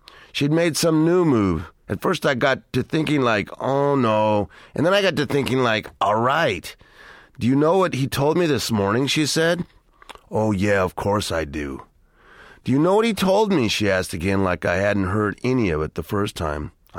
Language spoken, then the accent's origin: English; United States; I just think that's the sort of barrier reef of all Chicanos. We all go through this in varying forms of, it's just being Mexican-American